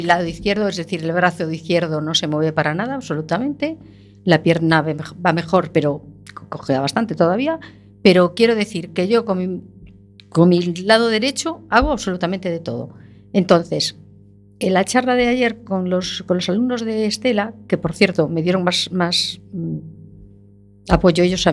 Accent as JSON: {"language": "Spanish", "town": "Pontevedra", "region": "Galicia", "country": "Spain", "said": "Vengo de Pontevedra."}